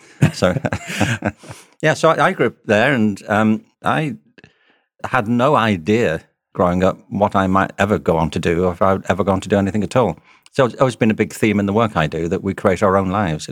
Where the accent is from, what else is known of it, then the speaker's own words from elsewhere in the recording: Liverpool, North West England, United Kingdom; Well, I'm from Liverpool. I was born there in 1950. I'm one of seven children. We grew up with no money.